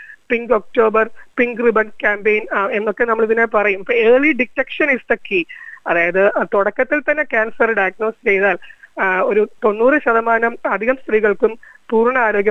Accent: Kerala, India; now in Canberra, Australia; നമ്മൾ കാൻബറയിൽ ഡാൻസ് അഡോറ എന്ന പേരിൽ ഒരു moms and daughters dance group ഉണ്ട്. ഞങ്ങൾ 4 മലയാളി അമ്മമാർ

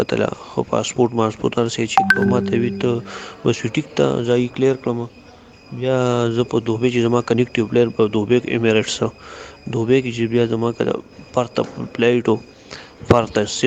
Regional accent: Peshawar, Khyber Pakhtunkhwa, Pakistan; زه د پېښور رسیدونکو یم او مطلب دا چې پښتون یم

